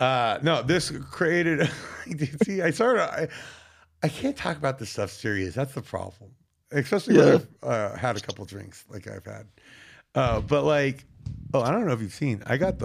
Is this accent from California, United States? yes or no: yes; California, United States; like I'm from California originally